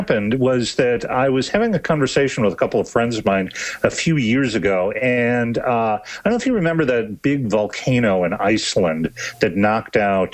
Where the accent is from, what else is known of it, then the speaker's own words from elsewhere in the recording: Illinois, United States; I grew up mostly in Illinois. And so I was always aware of the Midwest as the home of tornadoes.